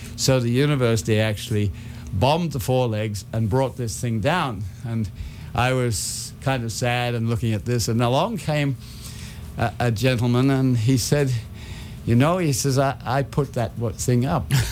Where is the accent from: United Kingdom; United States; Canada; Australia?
Australia; That I'm Australian, and I grew up close to the equator.